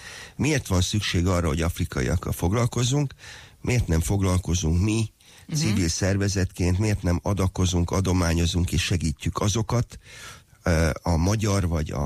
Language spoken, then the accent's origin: Hungarian; Szerencs, Borsod-Abaúj-Zemplén, Hungary; Én magam Szerencsről származom, és ott van egy kisebb kertem